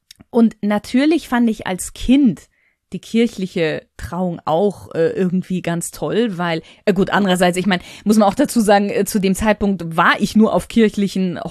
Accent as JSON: {"language": "German", "region": "Bavaria", "country": "Germany", "tie": "born or raised there", "said": "ich bin ja in Bayern groß geworden, also ist das sowieso eher katholisch alles etwas angehaucht."}